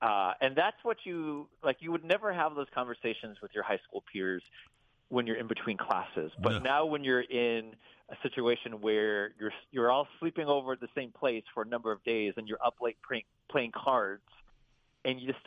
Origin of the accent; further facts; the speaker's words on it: Worcester, Massachusetts, United States; I grew up in Worcester, and sure, like, I went to the beach at Hampton Beach and stuff like